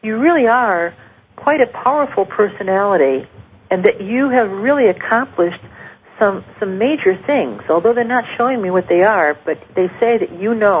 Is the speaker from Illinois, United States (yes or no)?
no; Cleveland, Ohio, United States; Nikki actually writes in from Cleveland, Ohio, my hometown